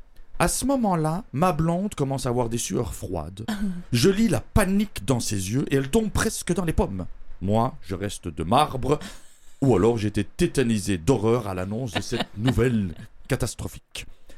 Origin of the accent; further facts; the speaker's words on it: Belgium; Je suis belge.